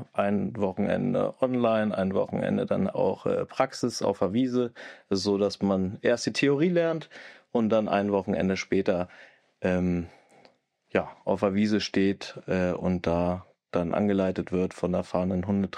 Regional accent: Moringen, Lower Saxony, Germany; ich komme aus Moring

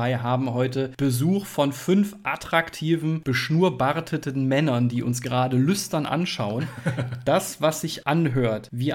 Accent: North Rhine-Westphalia, Germany; born there; now in Cologne, Germany; mittlerweile 12 Jahre Köln, dann rutscht man so ein bisschen da rein. Ich muss aber ehrlicherweise sagen, als gebürtiger Siegerländer halte ich mich da doch gerne immer noch bedeckt

